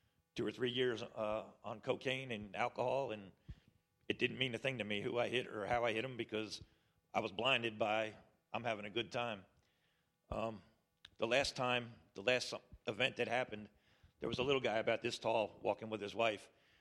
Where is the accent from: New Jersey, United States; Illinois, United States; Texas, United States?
New Jersey, United States; I grew up in New Jersey. I spent 9 years in an outlaw motorcycle club